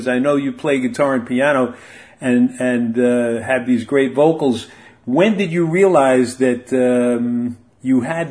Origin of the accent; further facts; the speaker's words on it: New York, United States; now in Florida, United States; I grew up in Westchester in Connecticut, and I'm living in Florida now.